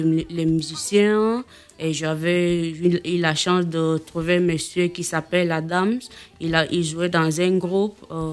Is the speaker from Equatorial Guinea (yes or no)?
yes; Equatorial Guinea; Je suis de Bibéine.